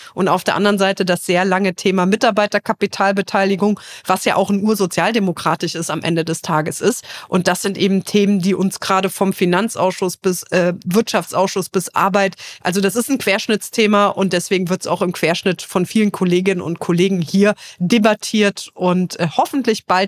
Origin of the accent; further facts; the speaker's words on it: Trier, Rhineland-Palatinate, Germany; dass man die Möglichkeit und das Privileg hat, kandidieren zu dürfen und das in meiner Heimat Trier.